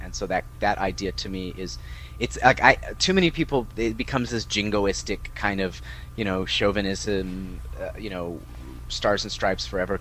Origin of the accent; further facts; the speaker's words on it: United States; there's very few things that I have to that are my absolute duty as an American